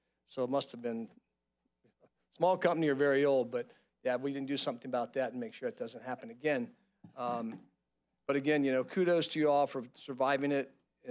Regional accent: Florida, United States; I'm from Monroe County, so while we seem like we're not rural, we're very rural.

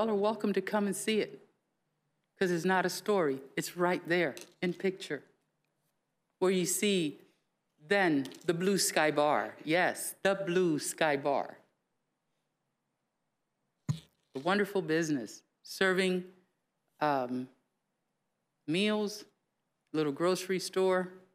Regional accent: United States; I am a Democrat. I am an American.

